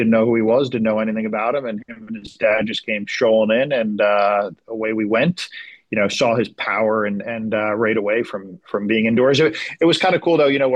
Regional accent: New Jersey, United States; I am from New Jersey, and I still live in Bergen County.

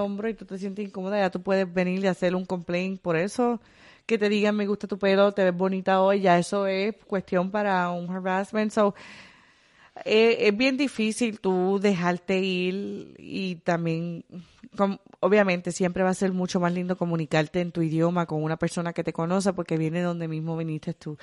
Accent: Salinas, Puerto Rico; tan pronto yo le dije, soy boricua de Salinas

